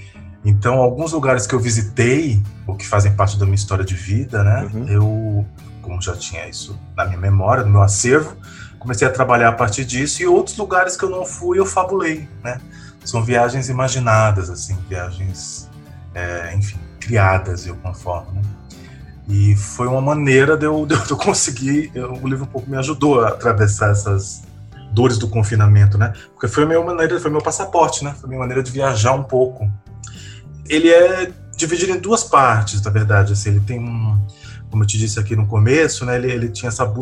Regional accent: Recife, Pernambuco, Brazil; Recife, que é de onde eu sou, foi difícil escolher até, porque muita história armazenada, porque foi onde eu nasci, né?

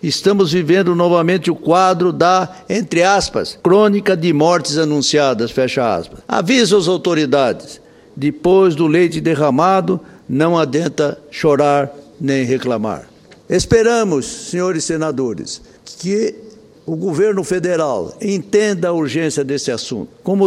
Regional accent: Mato Grosso do Sul, Brazil; meus amigos lá do meu estado de Mato Grosso do Sul.

